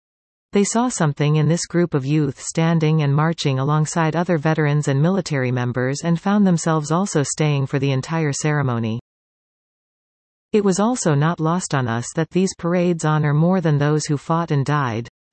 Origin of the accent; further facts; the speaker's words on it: Canada; As a kid growing up in Canada, I was well aware of Remembrance Day thanks to school events, but actually attending a ceremony was not a tradition for my family